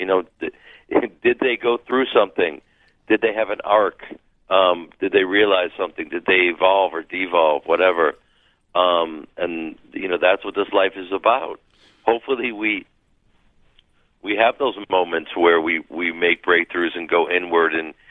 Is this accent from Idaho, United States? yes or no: no; Chicago, Illinois, United States; I grew up in Chicago in a theater family, and we're Jewish, but we're a very liberal family.